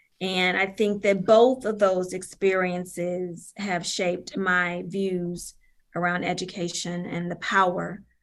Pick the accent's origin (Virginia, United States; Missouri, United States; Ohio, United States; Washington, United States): Missouri, United States; St. Louis; I grew up in St. Louis City. And if you know anything about St. Louis, one of our questions when we become adults is where should you go to high school?